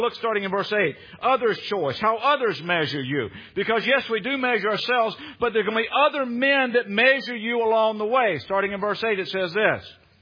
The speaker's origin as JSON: {"language": "English", "region": "the South", "country": "United States", "said": "Now, I'm from the South, and I had a teacher who was from Taiwan."}